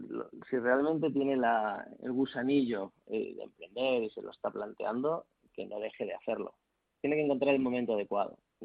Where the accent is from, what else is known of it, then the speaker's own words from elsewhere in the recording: León, Castile and León, Spain; born there; now in Madrid, Spain; yo nací en León, pero llevo 25 años viviendo en Madrid.